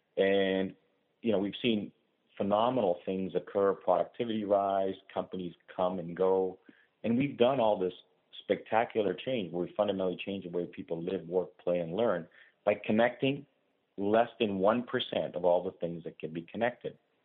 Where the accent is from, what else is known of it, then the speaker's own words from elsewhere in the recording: Ontario, Canada; I, as a Canadian and as an Ontarian, I think this is a fantastic deal for the province of Ontario